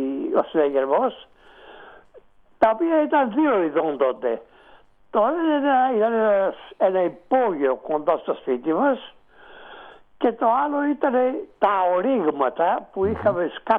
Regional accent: Epirus, Greece; ένα βουνό κοντά στο χωριό μου, Γκραμπάλα, που ήταν βουνό του χωριού μου

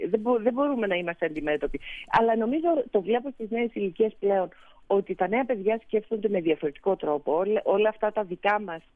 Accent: Greece; εγώ είμαι 58. Θέλω να πω ότι μεγάλωσα στην Ελλάδα

